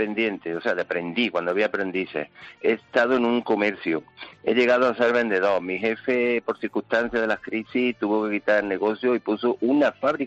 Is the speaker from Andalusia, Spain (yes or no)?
yes; Córdoba, Andalusia, Spain; ¿Qué voy a decir yo que soy de Córdoba?